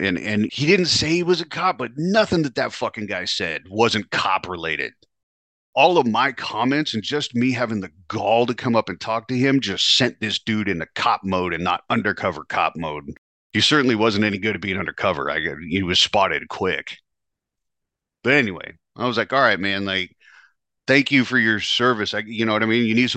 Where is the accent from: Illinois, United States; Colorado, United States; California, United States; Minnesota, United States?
California, United States; I was like, no shit, I'm from California.